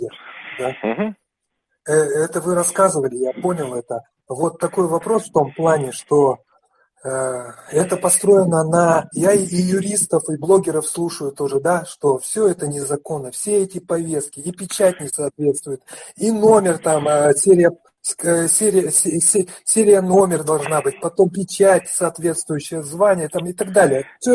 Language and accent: Russian; Chelyabinsk Oblast, Russia; здесь живу я в Челябинске, а вообще я родом с Челябинской области, тут не так далеко, 100 километров, как бы.